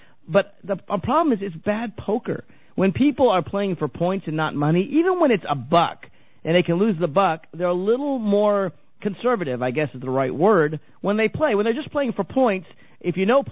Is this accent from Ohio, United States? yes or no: no; Virginia, United States; I'm from Northern Virginia.